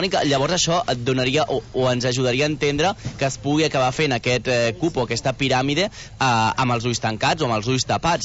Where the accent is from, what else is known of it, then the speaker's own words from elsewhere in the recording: Premià de Mar, Catalonia, Spain; a Premià de Mar, que és d'on sóc jo